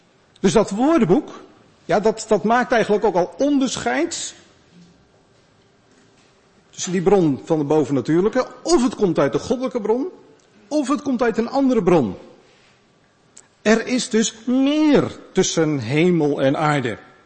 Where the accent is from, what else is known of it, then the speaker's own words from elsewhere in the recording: Netherlands; Als westerling, opgegroeid in Nederland, lach je er in eerste instantie een klein beetje om.